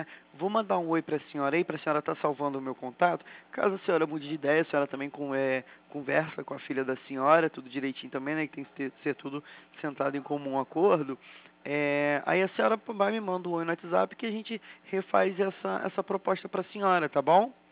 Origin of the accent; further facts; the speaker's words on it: Magé, Rio de Janeiro, Brazil; Magé? Eu também sou de Magé.